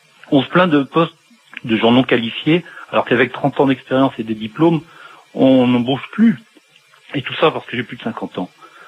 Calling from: Pays de la Loire, France; de Vendée.

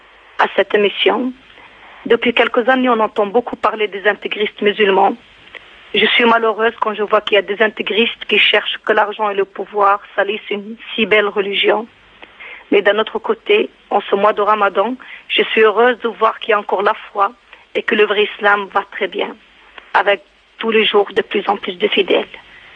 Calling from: Nice, Provence-Alpes-Côte d'Azur, France

